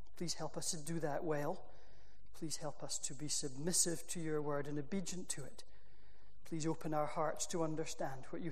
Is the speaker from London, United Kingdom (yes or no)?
no; Aberdeen, Scotland, United Kingdom; When I was a boy growing up in Aberdeen